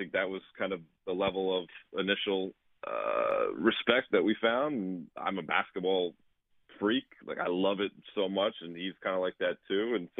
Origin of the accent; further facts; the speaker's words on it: Pennsylvania, United States; I grew up in the Philly suburbs.